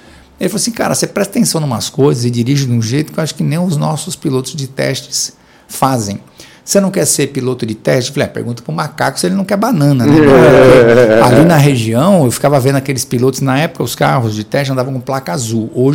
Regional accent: Santo André, São Paulo, Brazil; born there; Eu nasci em Santo André, a região do ABC

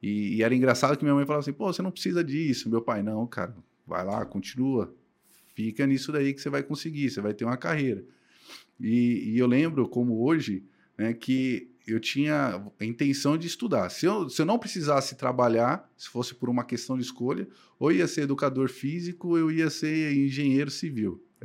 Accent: Jundiaí, São Paulo, Brazil; now in Cajamar, Brazil; eu sou natural de Jundiaí, né? Mas moro hoje em Cajamar. E meus pais, eles são nordestinos, vieram de Pernambuco para São Paulo

